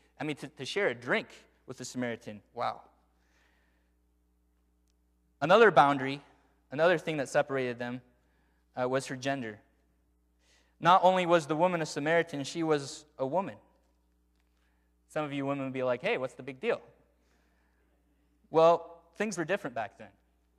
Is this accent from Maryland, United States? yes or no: no; Michigan, United States; I grew up in Michigan, where the University of Michigan is